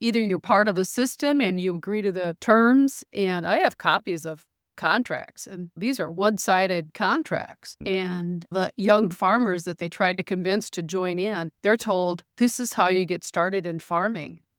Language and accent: English; Blooming Prairie, Minnesota, United States; including Hormel, which is just 15 miles south of my hometown of Blooming Prairie